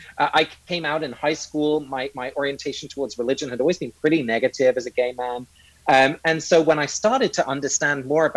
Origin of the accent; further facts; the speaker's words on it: England, United Kingdom; You know, growing up in England, I didn't know anyone who went to church. My parents were actually both Dutch.